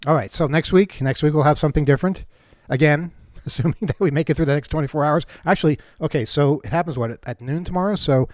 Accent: New York, United States; I'm sorry. I'm from New York. No cab is that fast.

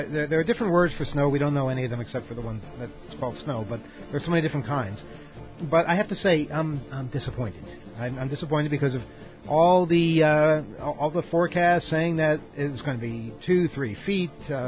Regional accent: United States; We're from the United States, not Canada. We don't know these things.

